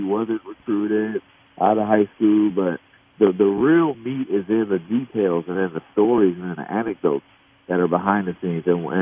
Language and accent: English; Oakland, California, United States; because I'm from Oakland, we would go to Warriors games